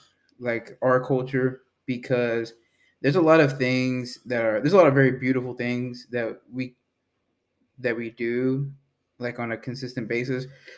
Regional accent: Mexico; like in growing up in Mexico, it's like you have to be kind of tight knit with your family

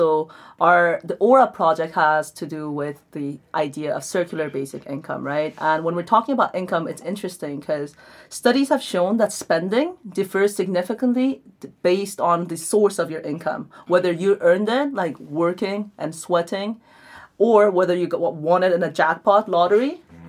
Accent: Oroville, California, United States; And growing up in Oroville, I had never seen that.

